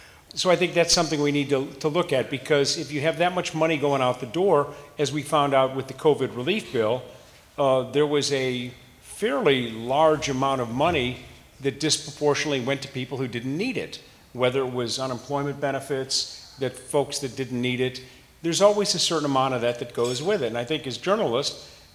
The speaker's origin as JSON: {"language": "English", "town": "Chicago", "region": "Illinois", "country": "United States", "said": "I'm from Chicago. And in Chicago, there's always a certain finder's fee"}